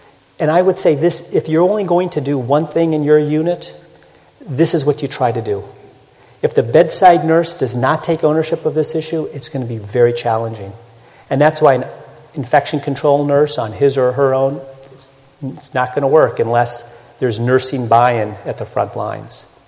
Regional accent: Kenya; These are the Maasai warriors in my home country of Kenya.

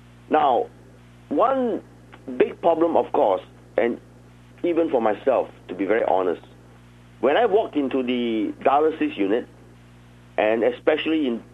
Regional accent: Hong Kong; Now, again, as introduced, I'm from Hong Kong

